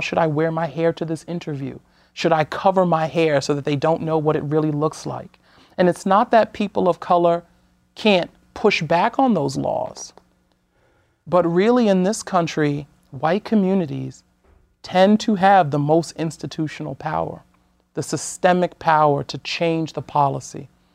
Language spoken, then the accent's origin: English; Brooklyn, New York, United States; And then I'm from Brooklyn. I'm from this place that people have said demography was supposed to write off.